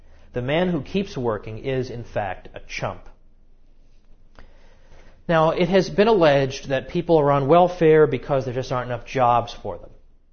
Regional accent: Massachusetts, United States; also born or lived in New York; I mean, I came from there. I came from Massachusetts. I lived in New York for quite some time.

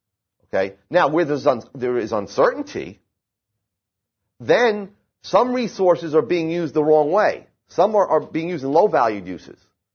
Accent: New Jersey, United States; even though I'm Italian and I'm from New Jersey, you trust that it's not counterfeit

